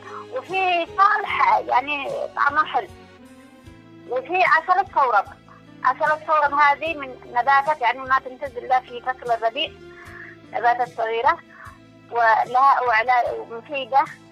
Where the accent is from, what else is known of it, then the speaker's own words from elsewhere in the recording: Yemen; بسبب المشاكل عندنا في اليمن ما في توعية عبر وسائل الإعلام